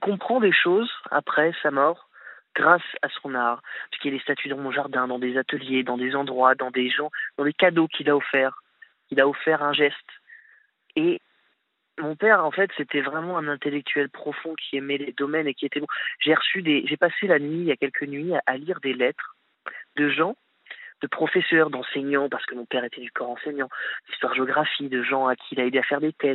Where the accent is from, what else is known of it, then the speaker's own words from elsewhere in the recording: Grand Est, France; puisque je viens de la Champagne-Ardenne. Il est enterré dans la craie de la Champagne.